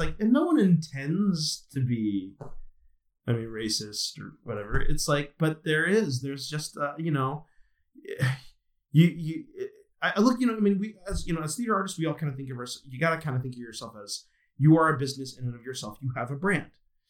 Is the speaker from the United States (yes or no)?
yes; San Diego, California, United States; now in Los Angeles, United States; You know, growing up in San Diego, working up in like La Jolla and the Globe and whatever like that. But when I first moved